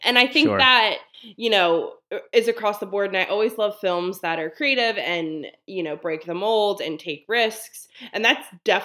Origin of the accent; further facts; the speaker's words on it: Baltimore, Maryland, United States; I am from Baltimore.